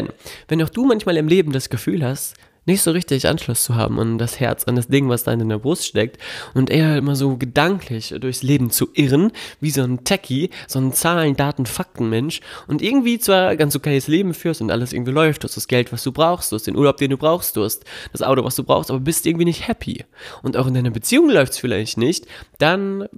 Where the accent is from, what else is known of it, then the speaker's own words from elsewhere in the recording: Melle, Lower Saxony, Germany; Meine Heimatstadt Melle, da wo ich herkomme, da wo meine Eltern auch leben, hat mir nicht gereicht.